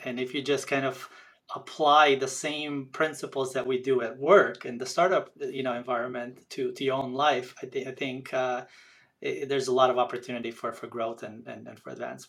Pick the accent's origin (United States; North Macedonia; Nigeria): North Macedonia; English is a second language; moved away as an adult; I was born and grew up in a small, tiny country in the south of Europe called Macedonia. I was there until the end of my high school years.